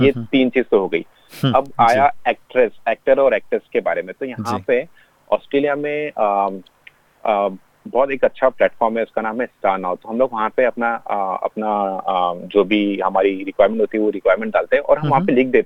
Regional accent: India; now in Australia; मैं इंडिया से हूँ, मैंने अपना पूरा मोस्ट ऑफ द टाइम मैंने इंडिया में बिताया

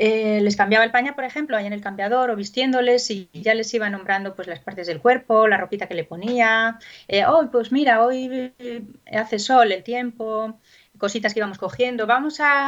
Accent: Bilbao, Basque Country, Spain; now in Alcalá de Henares, Spain; yo soy de Bilbao, aunque actualmente vivo cerca de Alcalá de Henares, en Madrid.

